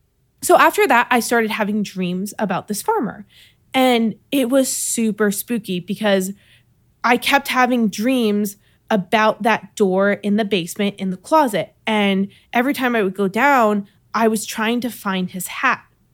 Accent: New York, United States; But I grew up in New York, so everything was farm back then, you know?

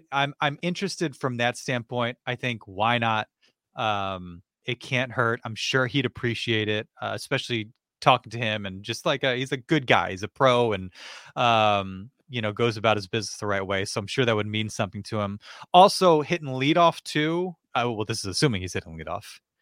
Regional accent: Philadelphia, Pennsylvania, United States; I feel like, I'm from Philadelphia, I follow, you know, all the media outlets.

